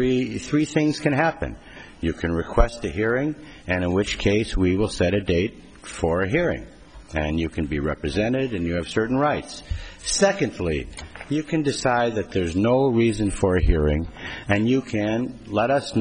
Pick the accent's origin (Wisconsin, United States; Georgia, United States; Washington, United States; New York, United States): Wisconsin, United States; Fox Point; I'm from Fox Point, Wisconsin. I'm not a native Californian, nor am I from Nebraska.